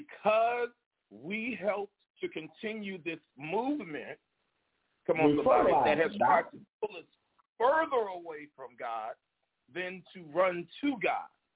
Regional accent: Louisiana, United States; growing up in Louisiana, when our pastor was at the church house.

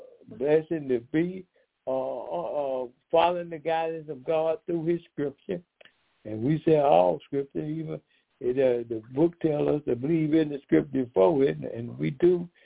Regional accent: Decatur, Georgia, United States; We are from Decatur, Georgia.

